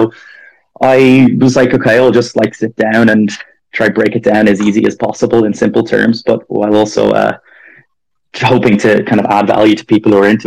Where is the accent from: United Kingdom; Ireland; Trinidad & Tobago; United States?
Ireland; I grew up in Ireland.